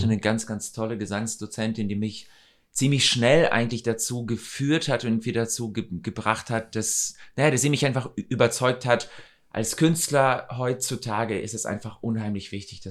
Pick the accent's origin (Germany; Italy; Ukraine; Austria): Ukraine; moved away; also born or lived in Russia; also ich bin in Russland geboren. Wir sind dann, als ich so 2,5 war, sind wir dann in die Ukraine gezogen.